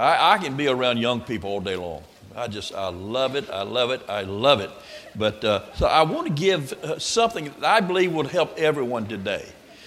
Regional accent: Florida, United States; I was born and raised in Florida, Bible Belt of the South.

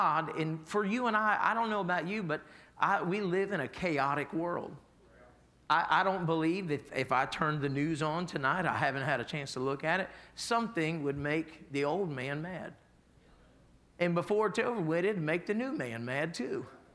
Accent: United States; I was born with the privilege of freedom of being an American

